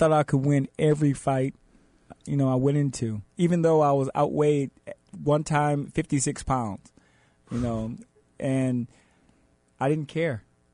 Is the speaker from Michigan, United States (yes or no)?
yes; Flint, Michigan, United States; And one of the young ladies won a gold medal from my hometown, Flint, Michigan.